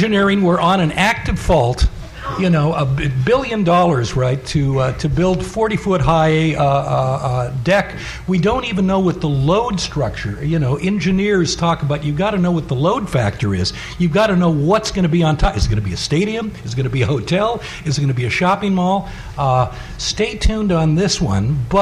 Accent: Los Angeles, California, United States; I grew up in Los Angeles

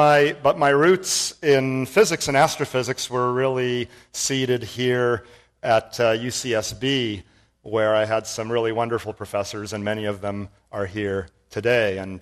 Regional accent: Santa Barbara, California, United States; I grew up in Santa Barbara, went to Fairview Elementary School.

